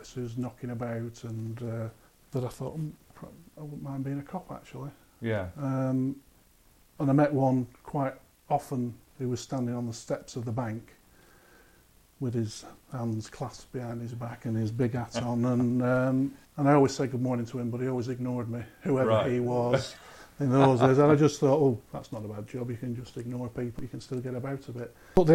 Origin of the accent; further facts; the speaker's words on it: Belthorn, North West England, United Kingdom; born there; now in Preston, United Kingdom; So I was born in Belthorne. I was actually born in a house in Belthorne. I wasn't born in hospital or anything.